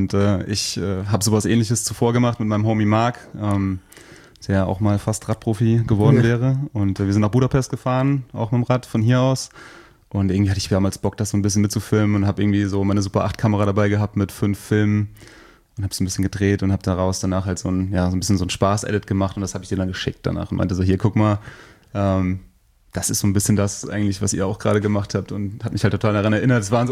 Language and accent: German; Rhineland-Palatinate, Germany; hier bei uns in Rheinhessen